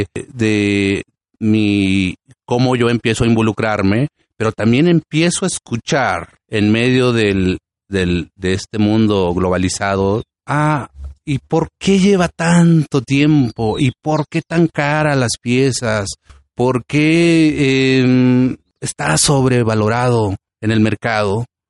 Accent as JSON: {"language": "Spanish", "town": "San Andrés Larráinzar", "region": "Chiapas", "country": "Mexico", "said": "yo soy de San Andrés Larraínzar, un maravilloso pueblo aquí de los Altos de Chiapas, pueblo Tzotzil. San Andrés Larraínzar está en la zona norte del estado de Chiapas, entre Simojobelis y San Cristóbal de las Casas"}